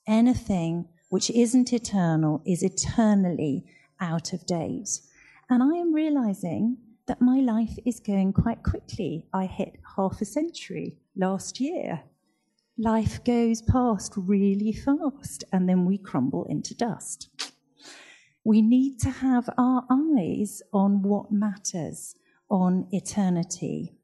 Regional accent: United Kingdom; I am so grateful I am a British citizen. I didn't do anything to become a British citizen. I was just born.

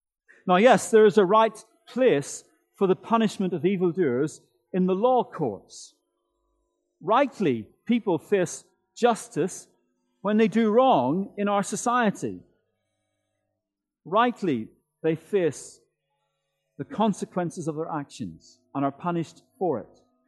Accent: Northern Ireland, United Kingdom; the dreadful troubles in my home country of Northern Ireland.

